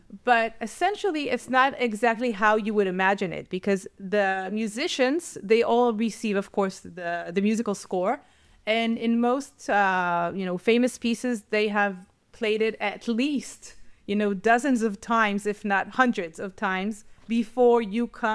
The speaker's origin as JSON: {"language": "English", "country": "Israel", "tie": "born or raised there", "said": "I grew up in Israel. So when I got, when I moved back to Israel, I joined a very, very famous children's choir."}